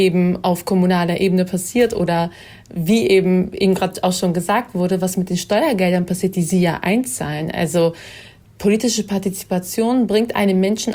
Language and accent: German; Bremen, Germany; Ich persönlich, also ich komme aus Bremen.